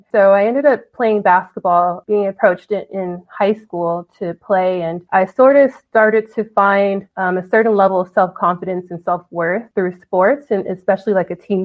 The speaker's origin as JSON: {"language": "English", "town": "Inglewood", "region": "California", "country": "United States", "tie": "born or raised there", "said": "I'm from Inglewood, California. My parents actually migrated from Nigeria before I was born in their mid-20s, and they settled in Inglewood, California"}